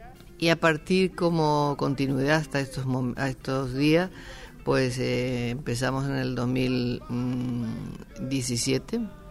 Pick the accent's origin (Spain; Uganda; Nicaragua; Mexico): Spain; Canary Islands; ahí pues me salió esa parte isleña que tengo. Decía, bueno, esto es mi tierra.